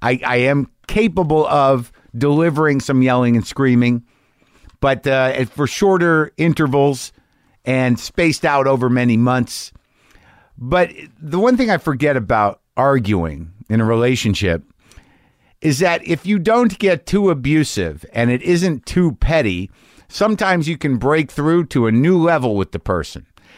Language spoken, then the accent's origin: English; Albuquerque, New Mexico, United States; I'm doing one night in Albuquerque, New Mexico, September 3rd, and that's a benefit show in my hometown.